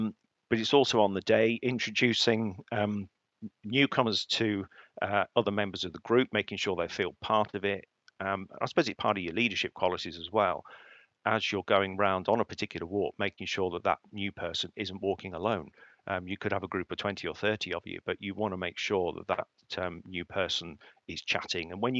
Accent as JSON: {"language": "English", "region": "East of England", "country": "United Kingdom", "tie": "born or raised there", "said": "I was born and brought up in the Fens."}